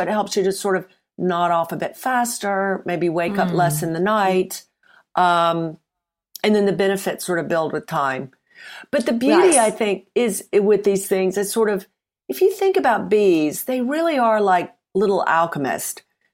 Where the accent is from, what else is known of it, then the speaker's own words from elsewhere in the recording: Mississippi, United States; moved away as an adult; now in United Kingdom; Well, I'm from Mississippi originally. I've been in the UK for many decades. So the accent is probably smoothed out